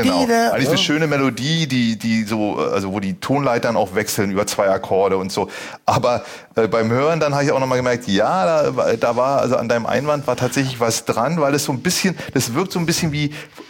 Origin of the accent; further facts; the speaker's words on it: Berlin, Germany; also das kenne ich als Berliner auch